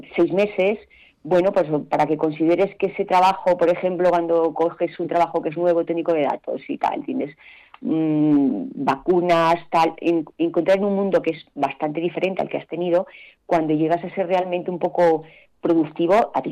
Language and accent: Spanish; Asturias, Spain; moved away as an adult; now in Madrid, Spain; en el año 87, 89, cuando vine a Madrid desde Asturias